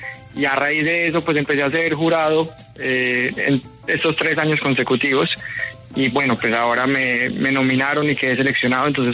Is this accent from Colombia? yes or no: yes; Colombia; Como colombiano, mi interés más que todo es poder mostrarle a todas las personas en nuestro país que es algo posible